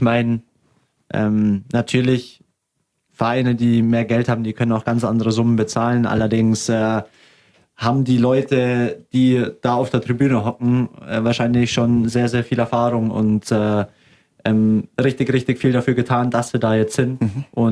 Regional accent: Augsburg, Bavaria, Germany; Ich bin Augsburger durch und durch und ich liebe es hier zu spielen

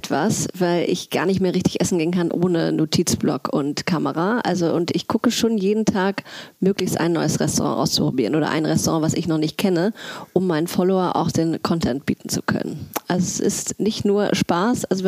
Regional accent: Hamburg, Germany; Und dann bin ich genau nach einem Jahr wieder zurück nach Hamburg gekommen. Und da war die logische Schlussfolgerung, dass ich natürlich in meiner Heimatstadt das fortführen würde.

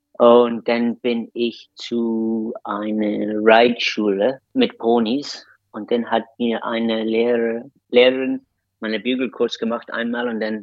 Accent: Leinster, Ireland; German is a second language; Aber ich war aufgewachsen auf der Curragh.

